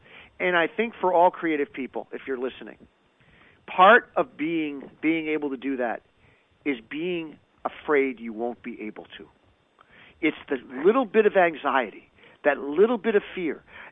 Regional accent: Barrington, Rhode Island, United States; Barrington, Rhode Island.

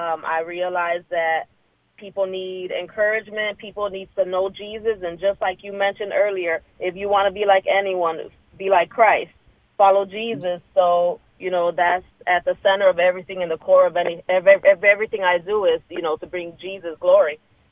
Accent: Chicago, Illinois, United States; So I'm from Chicago, Illinois.

